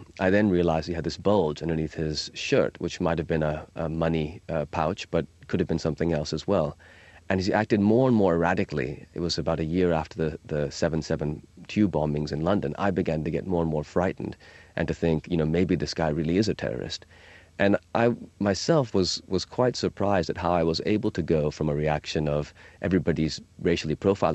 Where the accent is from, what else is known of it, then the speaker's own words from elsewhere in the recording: Pakistan; also born or lived in United States; my own sense of identity actually is a bit complicated because I spent a few years of my childhood in America.